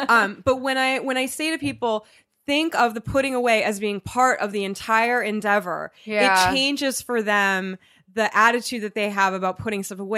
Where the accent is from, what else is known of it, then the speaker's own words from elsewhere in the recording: New York, United States; So I'm such a New Yorker right there.